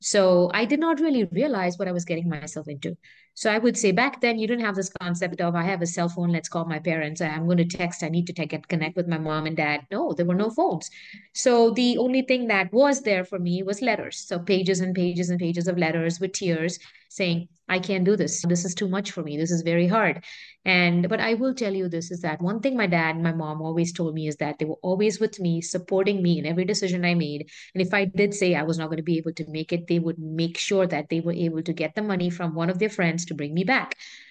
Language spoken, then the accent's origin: English; Mumbai, Maharashtra, India; born there; I was born in India in Bombay, Mumbai now